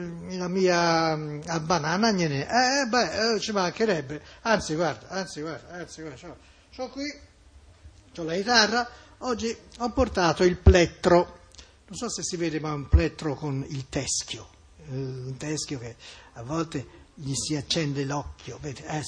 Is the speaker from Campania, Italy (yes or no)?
no; Tuscany, Italy; perché non siamo fiorentini, siamo toscani, abbiamo lo scherzo, la burla ce l'abbiamo dentro